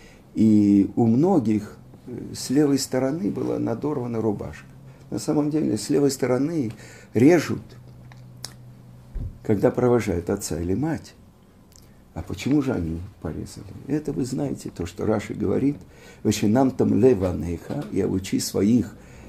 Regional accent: Russia; Ну, я из России

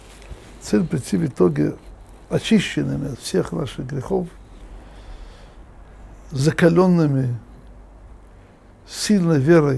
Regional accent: Russia; мы из России, мы еще помним, было такое понятие обои.

